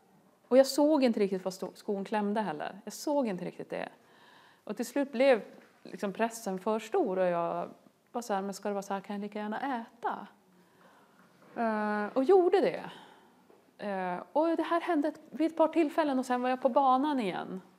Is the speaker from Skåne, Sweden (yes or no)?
no; Luleå, Norrbotten County, Sweden; och det är 25 grader kallt ute, jag kommer från Luleå.